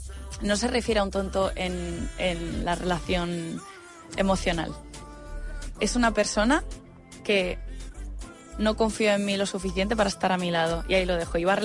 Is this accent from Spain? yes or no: yes; Huétor-Tájar, Andalusia, Spain; De Huetortájar, Granada.